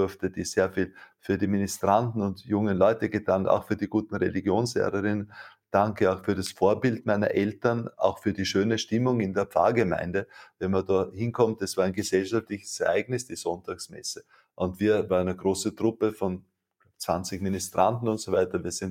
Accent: Wampersdorf, Lower Austria, Austria; also born or lived in Vienna; weil ich aus einer ländlichen Gegend komme, aus dem kleinen Dorf Wampersdorf, in Niederösterreich, 30 Kilometer südlich von Wien. Geboren bin ich allerdings in Wien.

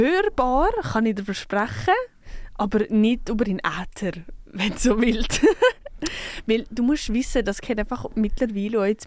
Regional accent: Valais, Switzerland; accent: Valais German; now in Bern, Switzerland; Und ich bin ja Walliserin und darum habe ich mich für Walliser-Deutsch entschieden.

